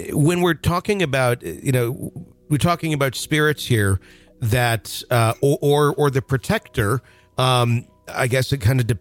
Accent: Wisconsin, United States; I'm from Wisconsin originally, mm-hmm. and we have obviously a lot of Native American tribes all over there

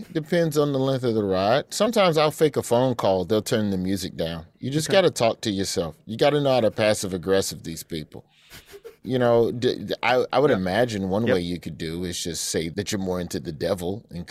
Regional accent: Alabama, United States; Also, I'm from Alabama, so I can talk shit.

